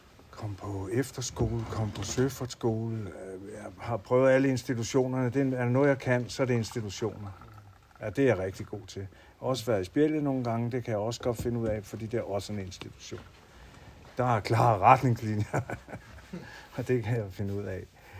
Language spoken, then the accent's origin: Danish; Copenhagen, Capital Region of Denmark, Denmark; Jeg er født på Nørrebro i København. I den sorte firkant. Og der har jeg levet rigtig mange år.